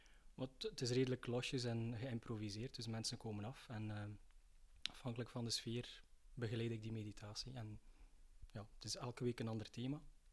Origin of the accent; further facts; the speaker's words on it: Kuurne, West Flanders, Belgium; Dus ik ben afkomstig van Kuurne en ben samen met Renilde naar Sint-Denijs gaan wonen.